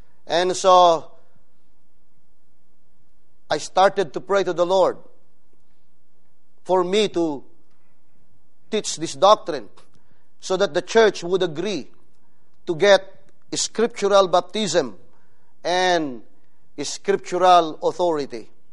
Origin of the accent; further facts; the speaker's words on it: Philippines; I am a Filipino pastor.